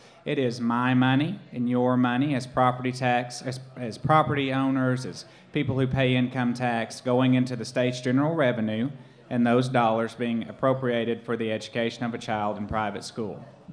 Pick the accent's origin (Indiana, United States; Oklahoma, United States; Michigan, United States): Oklahoma, United States; Marietta; I'm from rural Oklahoma. Probably couldn't tell that by my accent. But I'm from Marietta. So when I graduated high school, there were 49 kids in my class